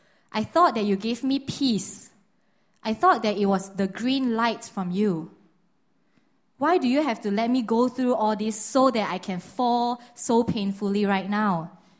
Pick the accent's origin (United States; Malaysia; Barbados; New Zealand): Malaysia; So growing up in Malaysia, it is quite known that the Malaysia security is not as good.